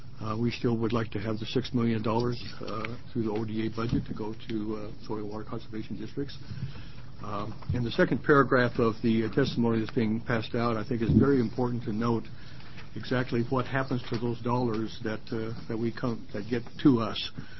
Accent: Pendleton, United States; I'm also from Pendleton, and funny things happen in Pendleton.

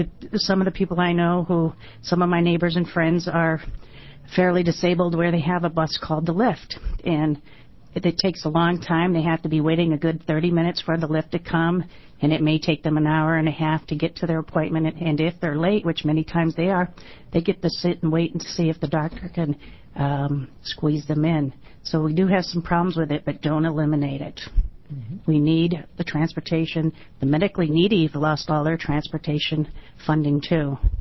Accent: Portland, Oregon, United States; I'm from Portland, Oregon, by the way.

